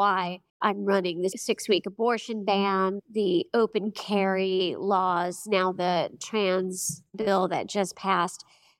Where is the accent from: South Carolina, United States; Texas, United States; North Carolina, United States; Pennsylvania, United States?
South Carolina, United States; Hilton Head; For one thing, I am a local. I grew up here on Hilton Head, and so I know this community very well. I raised my daughters here.